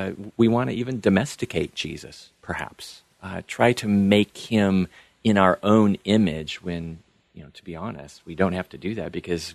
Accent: Vale, Oregon, United States; I grew up in a small cowboy town, basically, in eastern Oregon, almost Idaho, Vail, and then a small logging town. My high school graduating class had like 60 people.

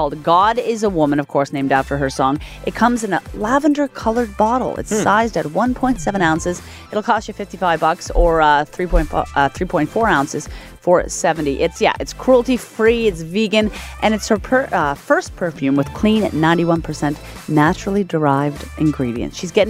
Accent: Newfoundland and Labrador, Canada; I can totally relate. I think it's an East Coast thing. I'm from Newfoundland.

